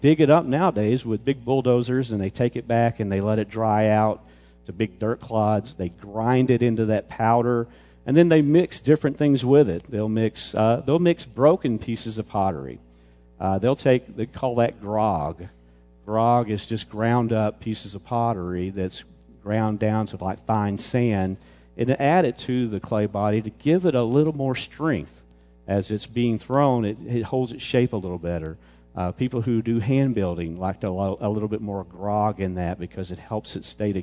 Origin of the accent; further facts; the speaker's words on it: Missouri, United States; also born or lived in Arkansas; I was from Arkansas for a while, and we had plenty of that iron oxide in that red clay over there. And then I grew up in Missouri.